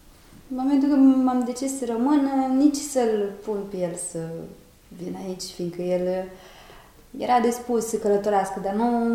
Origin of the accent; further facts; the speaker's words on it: Romania; Și după ce le aduceam CV-ul și vedeau că sunt româncă, se schimbau.